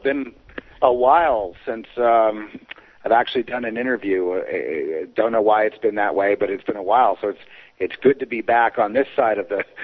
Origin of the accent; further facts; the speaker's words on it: Los Angeles, California, United States; born there; But I was born in Los Angeles in what I would call a very established L.A. family